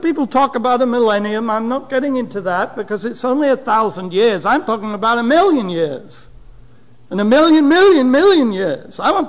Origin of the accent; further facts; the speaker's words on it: United Kingdom; Let's go see those Himalayas, as we British call them, the Himalayas.